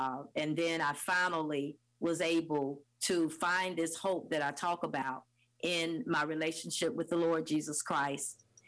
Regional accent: Florida, United States; I grew up in North Florida and played basketball on a tree.

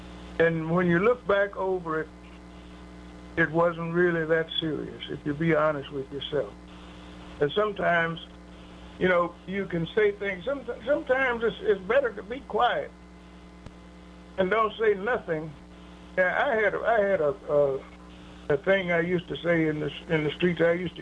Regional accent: Memphis, Tennessee, United States; I have about 2 more years to serve before I can go back to to Memphis, my hometown.

